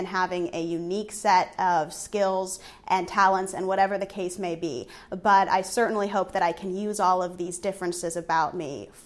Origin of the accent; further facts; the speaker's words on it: Nebraska, United States; It was a small county fair pageant in my hometown in Nebraska.